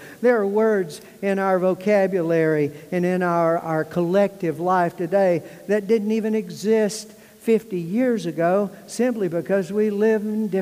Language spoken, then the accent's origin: English; the South, United States; accent: southern; I can't tell you how many times I had to repeat myself with my southern accent.